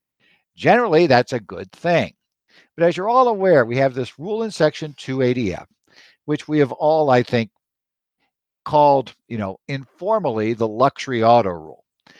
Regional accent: Phoenix, Arizona, United States; from Phoenix

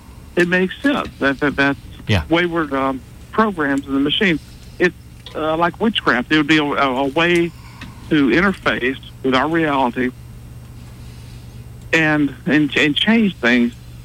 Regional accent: United States; You know, I'm an American.

